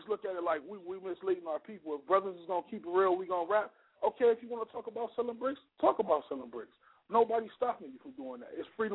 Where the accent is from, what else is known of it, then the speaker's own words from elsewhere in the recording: Akron, Ohio, United States; I'm from Akron, Ohio, born and raised, 330 represented to the fullest.